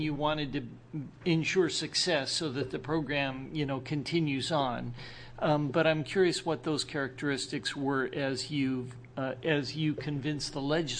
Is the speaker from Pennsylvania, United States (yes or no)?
no; Klamath, Oregon, United States; I come from the Klamath area.